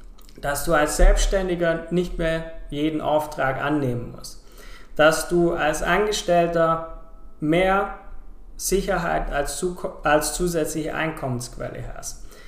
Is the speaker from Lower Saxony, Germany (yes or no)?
no; Baden-Württemberg, Germany; Ich komme ja aus der Bodenseeregion, wo ZF ein großer Arbeitgeber ist.